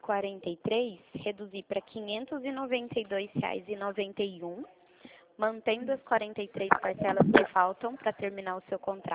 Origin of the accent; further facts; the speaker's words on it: São Paulo, Brazil; eu sou do estado de São Paulo, aqui é o olerite